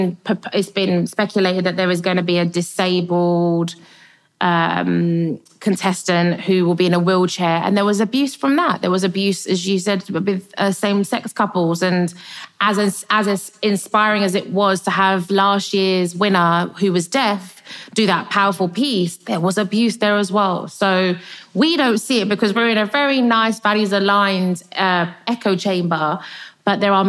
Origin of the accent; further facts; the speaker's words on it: Nigeria; I'm from Nigeria